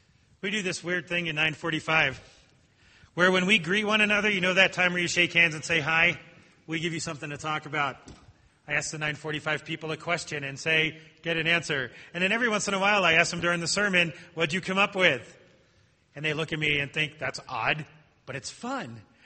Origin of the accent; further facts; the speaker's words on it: New Jersey, United States; Now, if I were in my hometown, I grew up in New Jersey